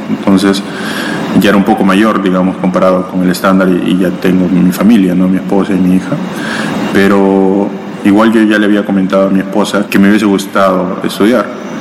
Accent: Peru; moved away as an adult; now in Russia; yo estaba a cargo en Perú del entrenamiento y de las Olimpiadas en mi país

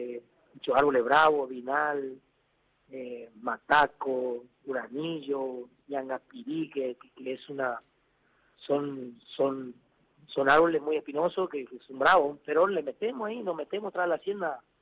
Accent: Gran Guardia, Formosa, Argentina; donde puedo conectarme con la naturaleza de mi pago. Conectarme con las raíces de mi tierra. Ese es mi lugar

